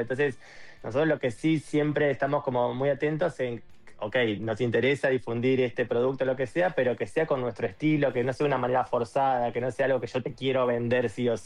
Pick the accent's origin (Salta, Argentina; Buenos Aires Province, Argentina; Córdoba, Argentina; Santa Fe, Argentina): Santa Fe, Argentina; Rosario; yo soy de Rosario